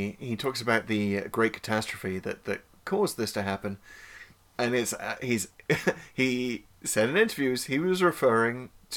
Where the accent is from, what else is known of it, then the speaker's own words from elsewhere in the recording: North East England, United Kingdom; the northeast of England, is the accent from that region is known as Geordie. That's where I grew up.